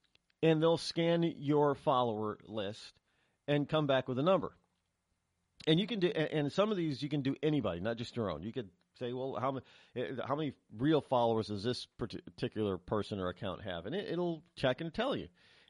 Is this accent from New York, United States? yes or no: no; Springfield, Massachusetts, United States; born there; I was born in Springfield, outside of Springfield, Massachusetts, but I'm only a New Englander by birth.